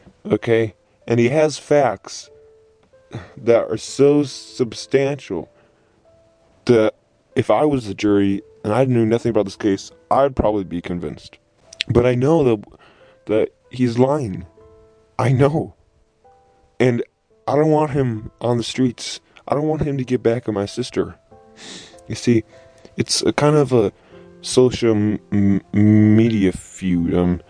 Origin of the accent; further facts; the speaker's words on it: New Mexico, United States; I am a lawyer from New Mexico.